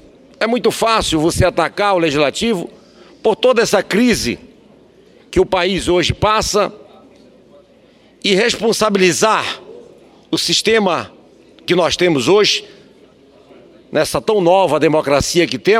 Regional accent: Roraima, Brazil; eu como vizinho ali da Venezuela, sou do estado de Roraima

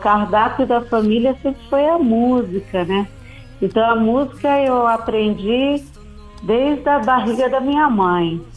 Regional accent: Pernambuco, Brazil; porque eu sou de Pernambuco, né?

